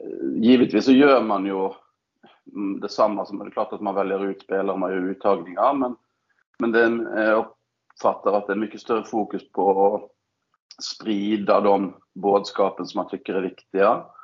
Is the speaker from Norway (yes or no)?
yes; Norway; now in Sweden; när jag kommer från Norge till Sverige